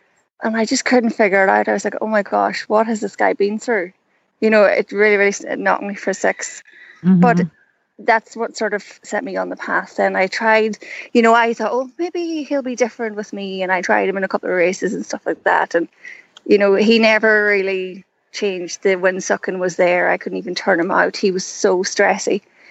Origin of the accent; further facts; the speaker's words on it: Donegal, Ulster, Ireland; I'm from Donegal in Ireland